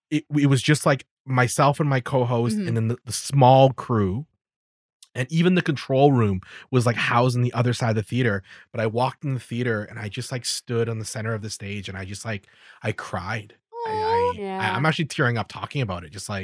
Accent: Canada; And I'm like, I'm from Canada.

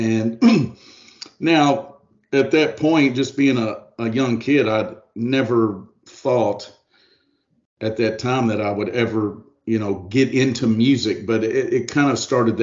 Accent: Louisville, Kentucky, United States; Actually, I grew up in Louisville.

